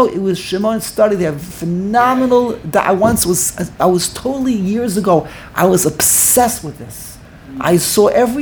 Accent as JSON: {"language": "English", "town": "New York City", "region": "New York", "country": "United States", "tie": "born or raised there", "said": "I grew up in the Lower East Side"}